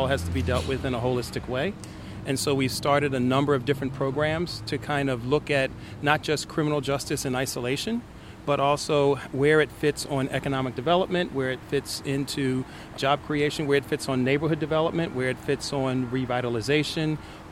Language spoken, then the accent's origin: English; Philadelphia, Pennsylvania, United States; And as being a West Philadelphian, and everywhere I go, and the mayor's the same way, we grew up in West Philly, we identify as West Philly